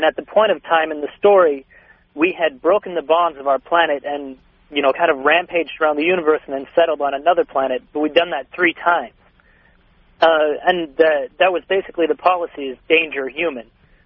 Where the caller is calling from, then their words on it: Phoenix, Arizona, United States; I'm calling from Phoenix, Arizona.